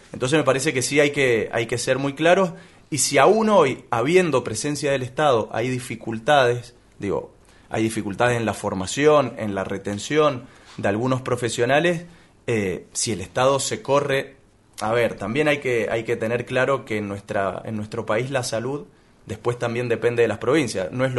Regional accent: Mendoza, Argentina; nosotros como mendocinos

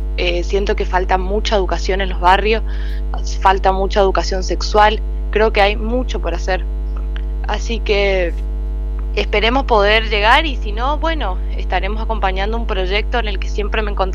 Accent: Santo Tomé, Argentina; más allá que me fui a estudiar, a trabajar a otros lugares, siempre regresé a mi pueblo, y siempre estoy regresando y realizando diferentes acciones comunitarias, propuestas

